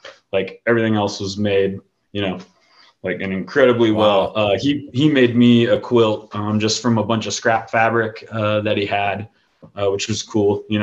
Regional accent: Midwest, United States; I grew up in the Midwest, so I love trees.

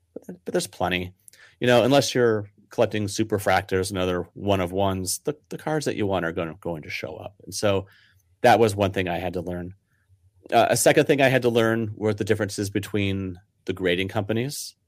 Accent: St. Louis, Missouri, United States; even though I was from St. Louis and we had a team that left and another team that left

